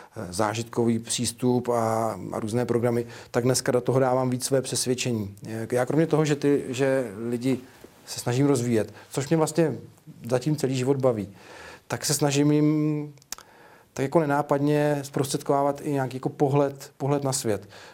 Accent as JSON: {"language": "Czech", "region": "Prague", "country": "Czechia", "moved": "as an adult", "said": "Úplně, já jsem původně Pražák. Jsem odešel z Prahy a odešel jsem žít na Hrad Točník."}